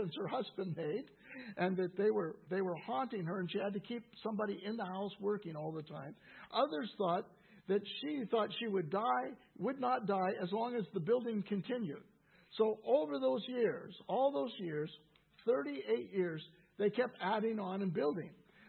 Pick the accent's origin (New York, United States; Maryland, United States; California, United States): California, United States; I grew up in California, and there's a mansion called the Winchester Mansion near San Jose.